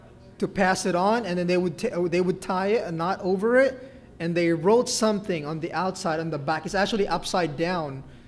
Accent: Philippines; I'm a Filipino. No idea. All I know is that our Independence Day was on June 12, I think, right?

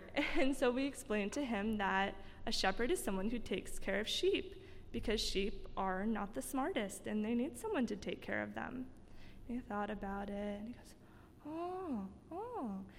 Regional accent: Sarasota, Florida, United States; As she said, I met her in Florida, so I am from Florida, Sarasota, Florida, to be exact.

